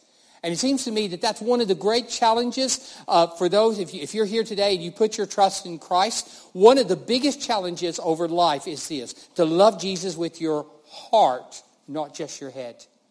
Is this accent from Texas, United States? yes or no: no; Colorado, United States; I grew up in Colorado, and I used to love go hiking up in the mountains, up to lakes.